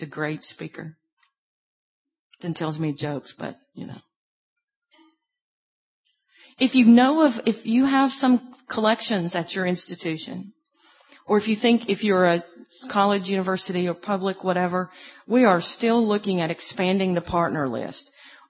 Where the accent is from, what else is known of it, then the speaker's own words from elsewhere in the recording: Memphis, Tennessee, United States; So I'm from Memphis. I taught in West Tennessee and went to school at Martin. And, you know, I grew up around cotton.